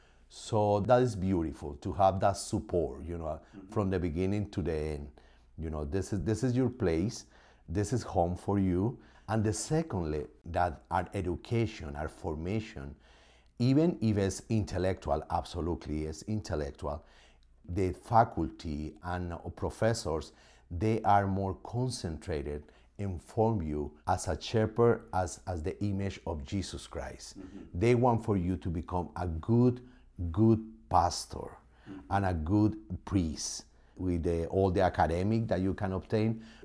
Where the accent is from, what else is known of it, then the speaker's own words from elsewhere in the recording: Orlando, Florida, United States; I think challenging the weather, being in Massachusetts, because I'm coming from Orlando, I never experienced the snow before.